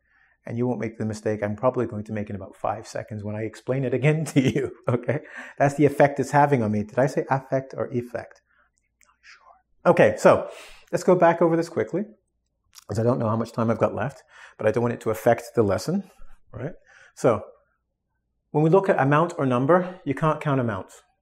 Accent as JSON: {"language": "English", "region": "England", "country": "United Kingdom", "tie": "born there", "said": "Most Canadians and English, because I was born in England, been to America, just English-speaking people make this mistake incredibly."}